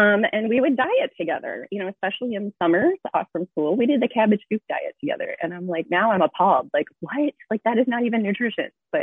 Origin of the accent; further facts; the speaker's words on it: Michigan, United States; born there; now in Delaware, United States; So I'm 43. I was born in Michigan. Now I live in Delaware, moved all over with my husband.